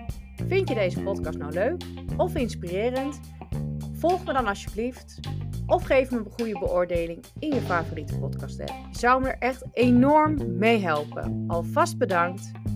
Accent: Netherlands; now in Belgium; Ik kom natuurlijk uit Nederland, maar ik woon nu in België.

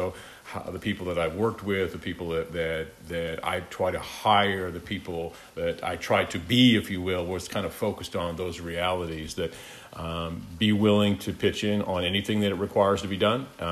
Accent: Iowa, United States; I grew up in Iowa, and I grew up on a family farm, and so born and raised in eastern Iowa, and still involved in that family operation today.

